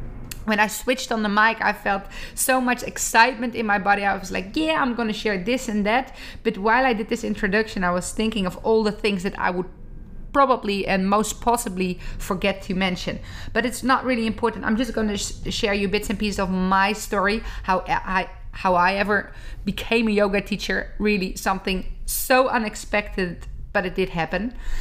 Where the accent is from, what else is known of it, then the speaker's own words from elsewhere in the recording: Zeist, Utrecht, Netherlands; I'm teaching a lot of classes around Amsterdam and in my hometown Zeist, and, you know, getting really back on it.